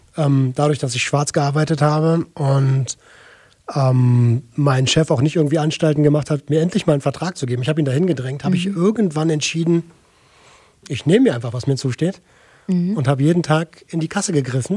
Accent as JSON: {"language": "German", "region": "Berlin", "country": "Germany", "said": "Ich komme aus Berlin. Habe als Jugendlicher relativ perspektivlos gelebt"}